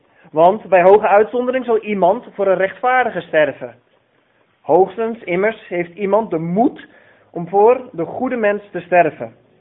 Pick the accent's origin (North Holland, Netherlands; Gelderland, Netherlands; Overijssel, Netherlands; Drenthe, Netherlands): Gelderland, Netherlands; Harderwijk; now in Kazakhstan; Ondanks dat ik geboren en getogen ben in deze contraien, ik kom uit Harderwijk, woon ik inmiddels niet meer in Harderwijk. Maar woon ik, zoals jullie misschien al gehoord hebben, in Kazachstan